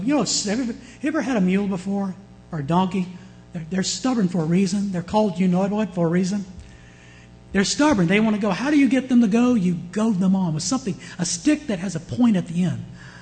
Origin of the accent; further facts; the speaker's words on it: Virginia, United States; But see, I'm from Virginia. I've been around West Virginians.